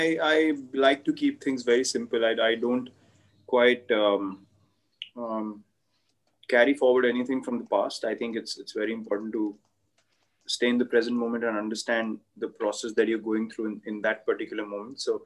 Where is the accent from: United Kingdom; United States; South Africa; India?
India; As the Indian cricket team, and my personality has always been this way from day one. So I would like to say that this for me is a representation of the new India, where we want to take up challenges